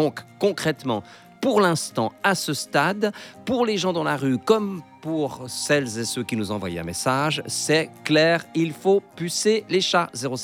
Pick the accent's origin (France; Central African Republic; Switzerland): Switzerland; est-ce que vous êtes pour ou contre une obligation de pucer les chats chez nous en Suisse?